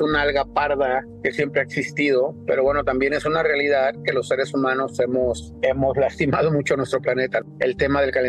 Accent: Ocotlán, Jalisco, Mexico; regresar a mi tierra, Ocotlán, Jalisco, a mis raíces

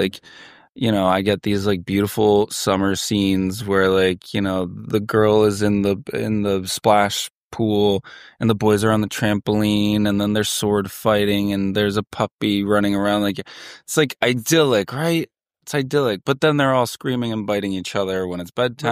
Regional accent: Norway; moved away; also born or lived in New York City; Well, I was born in New York City, but I actually lived in Norway, the country, from the time I was 10. Yeah. Yeah, I have a Euro quality to me.

